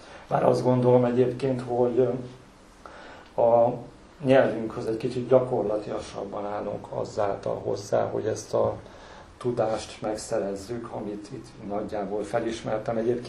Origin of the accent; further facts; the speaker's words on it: Hungary; Tehát az, hogy én magyar vagyok, lehet, hogy csak azért születhetett meg ez a könyv, mert hogyha én német vagyok, vagy angol vagyok, vagy bármilyen más nyelven beszélek